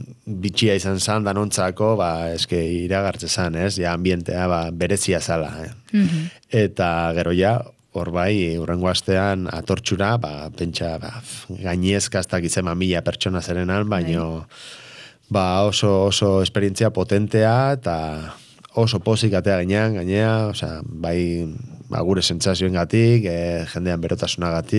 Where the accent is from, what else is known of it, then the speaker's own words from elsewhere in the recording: Legazpi, Basque Country, Spain; porque ni Leazpikoa naiz, da, behai, ba, oinatin